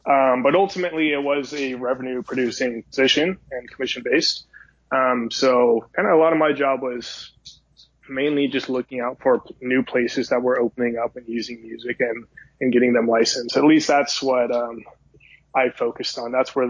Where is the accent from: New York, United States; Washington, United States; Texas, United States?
Washington, United States; Seattle; now in Nashville, United States; I'm from Seattle originally.